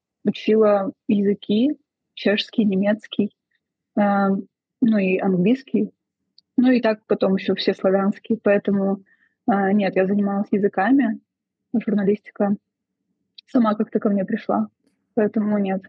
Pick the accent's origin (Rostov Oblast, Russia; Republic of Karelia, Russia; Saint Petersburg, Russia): Republic of Karelia, Russia; Ну, я родилась и выросла в Карелии.